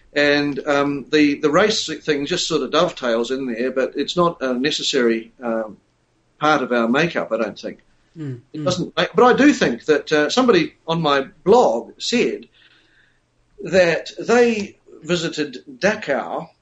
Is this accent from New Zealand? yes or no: yes; New Zealand; Being Pākehā or being a British-descended New Zealander is not a big part of my makeup.